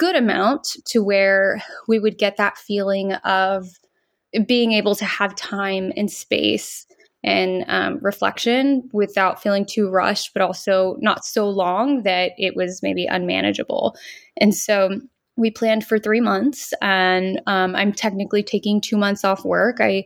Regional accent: Texas, United States; I'm from Texas. I had moved to New York for the job.

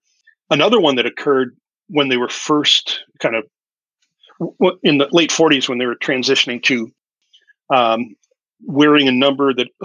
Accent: the North, United States; I grew up in the North, I've lived in the North my whole life.

